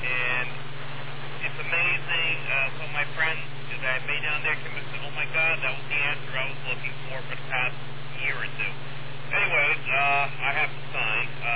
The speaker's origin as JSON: {"language": "English", "region": "New York", "country": "United States", "said": "I am from Long Island. I'm spending the past 6 months down in Pennsylvania in the Chambersburg area."}